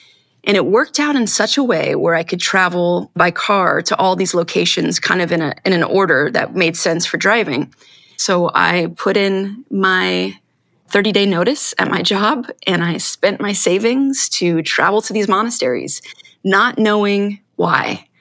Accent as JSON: {"language": "English", "region": "Iowa", "country": "United States", "tie": "born or raised there", "said": "I was working as a drug and alcohol counselor in Iowa, which is my home state."}